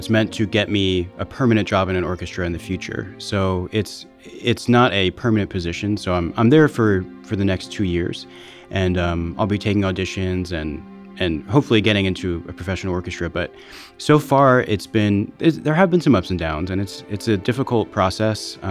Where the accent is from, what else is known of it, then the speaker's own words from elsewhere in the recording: Allentown, Pennsylvania, United States; I'm a bassist. I'm from Allentown, Pennsylvania.